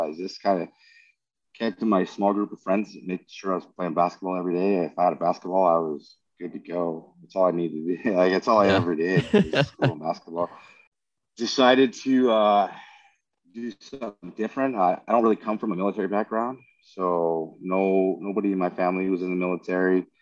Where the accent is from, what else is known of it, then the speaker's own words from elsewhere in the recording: Portland, Oregon, United States; But I grew up in Oregon, man. Portland, Oregon's where I grew up, born and raised.